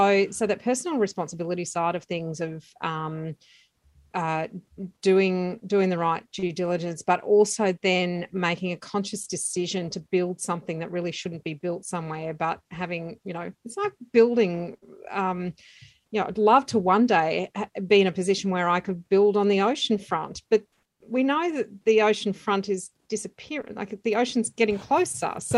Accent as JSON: {"language": "English", "town": "Lismore", "region": "New South Wales", "country": "Australia", "tie": "born or raised there", "said": "I grew up in Lismore. So as everyone would be very well aware, Lismore has suffered a tremendous amount of loss."}